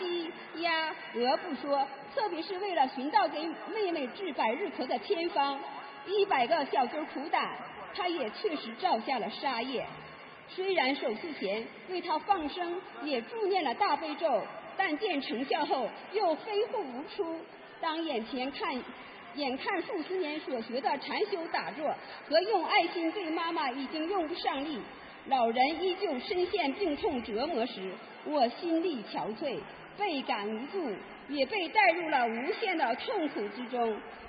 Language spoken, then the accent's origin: Chinese; Jilin, China; 我是来自吉林省的